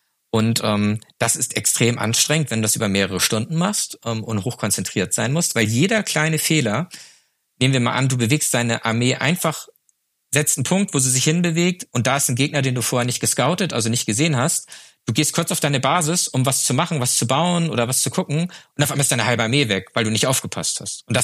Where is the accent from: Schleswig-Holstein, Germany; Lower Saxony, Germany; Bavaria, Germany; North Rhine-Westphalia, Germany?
Schleswig-Holstein, Germany; Flensburg; Ich komme aus Flensburg. Flensburg ist traditionell eine Handballhochburg mit dem besten Handballverein der Welt.